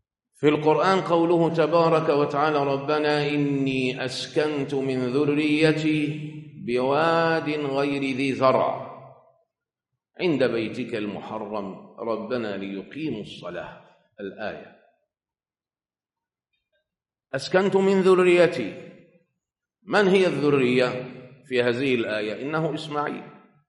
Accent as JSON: {"language": "Arabic", "country": "Egypt", "said": "طبعا احنا كمصريين"}